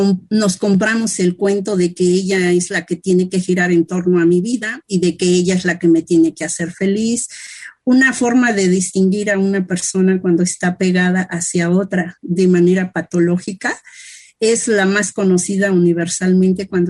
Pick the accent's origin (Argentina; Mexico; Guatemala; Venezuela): Mexico; Imagínate, por ejemplo, acá en mi país, por las películas esas del cine mexicano